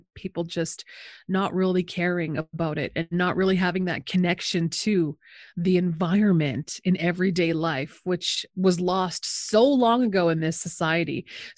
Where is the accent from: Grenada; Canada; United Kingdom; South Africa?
Canada; now in Phoenix, United States; And growing up in Canada, I come from a society that is more conscious about recycling